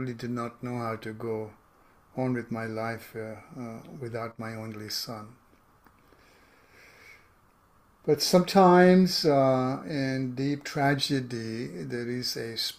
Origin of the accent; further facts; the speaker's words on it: Kenya; moved away as an adult; also born or lived in England; now in United States; I grew up in Kenya. My roots are Eastern, educated in England in mathematics and finance, and actually left Kenya because we were a minority and targeted